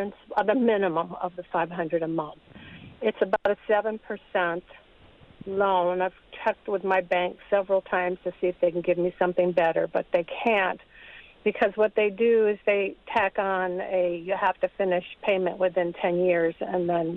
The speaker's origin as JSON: {"language": "English", "town": "Madison", "region": "Wisconsin", "country": "United States", "said": "I'm from Madison."}